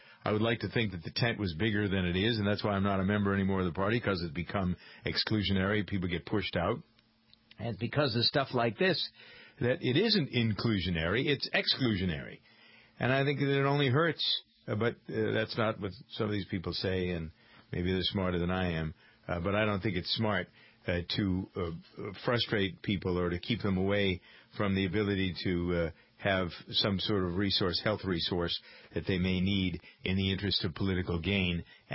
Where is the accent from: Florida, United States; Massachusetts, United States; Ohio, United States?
Massachusetts, United States; Boston; I was from Boston and I'd gone out there to do the radio program.